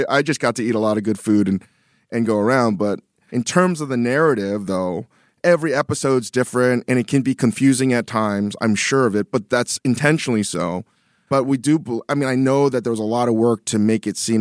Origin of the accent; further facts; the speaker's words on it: Virginia, United States; I grew up in Northern Virginia. Where am I going to get authentic pizza anywhere?